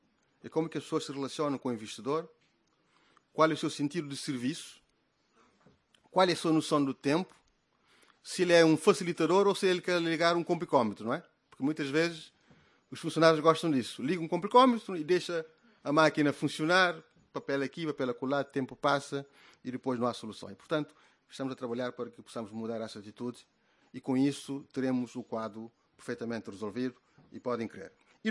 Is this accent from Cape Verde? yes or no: yes; Cape Verde; eu, mais do que ser um ministro ou membro de um partido, sou cabo-verdiano.